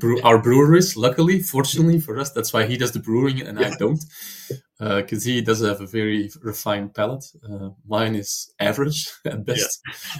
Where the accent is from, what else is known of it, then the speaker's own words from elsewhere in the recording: Antwerp, Flanders, Belgium; I mean, I'm not from this region. I'm from Antwerp.